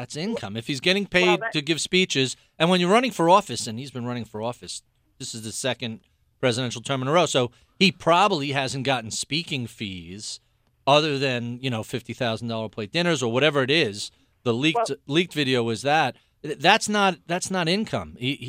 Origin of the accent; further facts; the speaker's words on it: New York, United States; Well, because I'm a New Yorker and that's how we